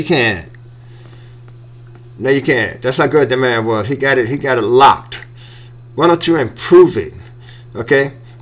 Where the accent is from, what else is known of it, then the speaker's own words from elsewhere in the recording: United States; for me as an American.